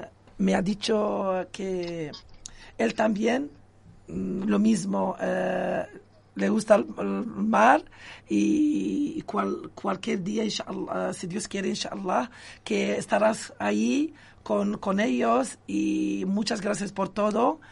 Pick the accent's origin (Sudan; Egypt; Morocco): Morocco; لأنني مدة طويلة ما تكلمت باللغة العربية. أنا من المغرب